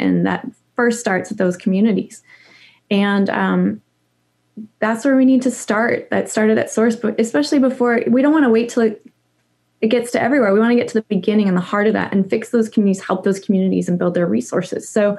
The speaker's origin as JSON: {"language": "English", "region": "Idaho", "country": "United States", "tie": "born or raised there", "said": "when I was growing up in Idaho."}